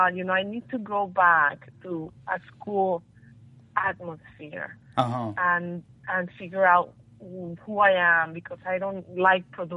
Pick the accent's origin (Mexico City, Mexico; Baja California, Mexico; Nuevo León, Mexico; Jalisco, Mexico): Jalisco, Mexico; Guadalajara; moved away; Look, I was raised in Guadalajara in Mexico.